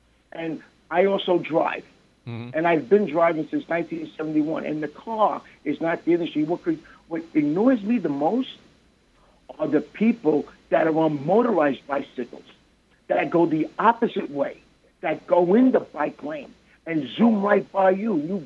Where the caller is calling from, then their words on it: Brooklyn, New York, United States; from Brooklyn.